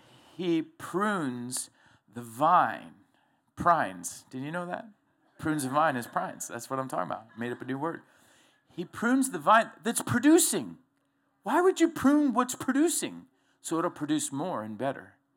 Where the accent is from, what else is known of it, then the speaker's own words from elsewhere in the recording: Florida, United States; Last time we went to the snow, she said, remember white sandy beaches? I'm from Florida.